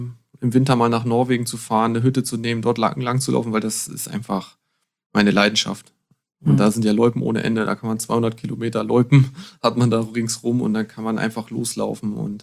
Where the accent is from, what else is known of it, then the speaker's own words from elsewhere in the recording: Lower Saxony, Germany; ich bin im Harz aufgewachsen